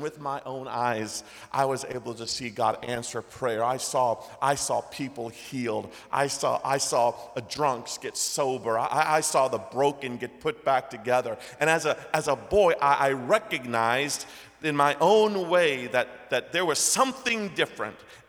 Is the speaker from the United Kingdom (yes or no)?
no; Taiwan; My parents were missionaries in Taiwan, so I grew up in Asia